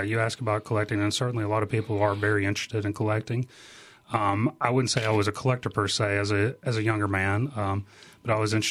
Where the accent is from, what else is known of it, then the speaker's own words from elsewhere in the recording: Laurel, Mississippi, United States; I did a little internship at a fantastic little museum in my hometown of Laurel, Mississippi, actually the Lauren Rogers Museum of Art.